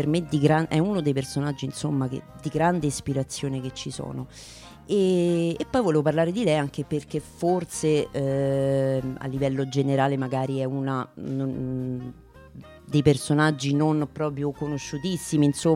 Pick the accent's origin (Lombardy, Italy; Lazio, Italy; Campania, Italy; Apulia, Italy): Lazio, Italy; Rome; born there; Io sono nata a Roma, vivo a Roma